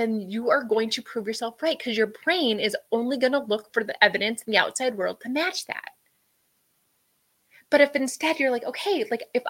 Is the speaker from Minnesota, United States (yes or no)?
yes; Minnesota, United States; I grew up on a farm, right? So my dad would plant corn and beans. That's what we were raised in Minnesota.